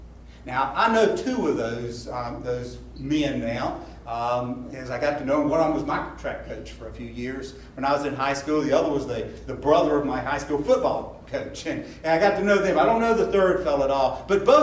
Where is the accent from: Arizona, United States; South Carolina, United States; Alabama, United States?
South Carolina, United States; York; I was a fairly young boy and growing up in York, and it was late April.